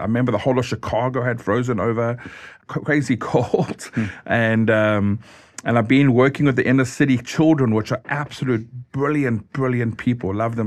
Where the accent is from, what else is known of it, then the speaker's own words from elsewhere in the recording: South Africa; also born or lived in Zimbabwe; I was born in Zimbabwe during the war, and that really put me on an interesting platform. But my childhood was in South Africa when there was a great migration from the farmers leaving Zimbabwe. My family went to South Africa. So my whole childhood was in South Africa.